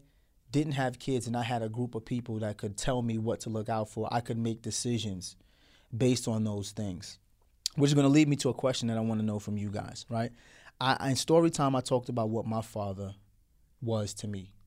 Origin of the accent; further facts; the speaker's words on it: Puerto Rico; I'm from Puerto Rican.